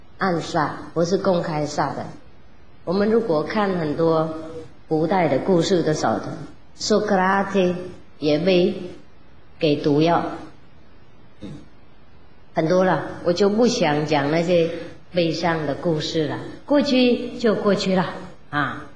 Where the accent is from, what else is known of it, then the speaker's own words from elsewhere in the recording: China; 我们中国人呢、啊、也有一个故事，